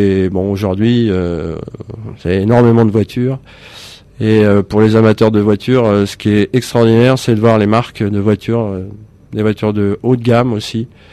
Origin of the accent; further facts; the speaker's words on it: Brittany, France; je suis breton d'origine